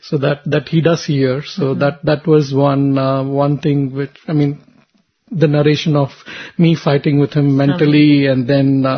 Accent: Chennai, Tamil Nadu, India; in Tamil Nadu. I'm from Chennai.

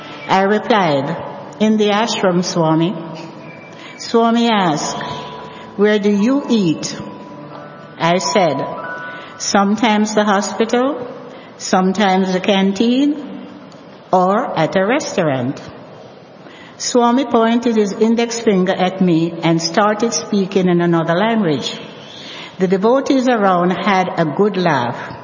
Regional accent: Jamaica; born there; I was born in Jamaica, West Indies.

